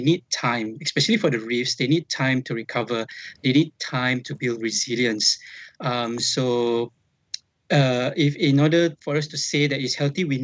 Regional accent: Port Dickson, Negeri Sembilan, Malaysia; English is a second language; Locally, we have seen like turtle landing in my hometown, Port Dickson, and also dolphins appearing in Port Dickson.

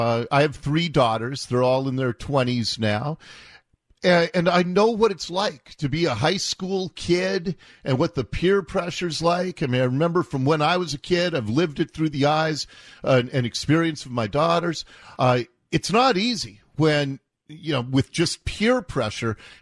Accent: Seattle, Washington, United States; like you, I grew up here in Seattle, and it scares me to death to see what's happening to our city.

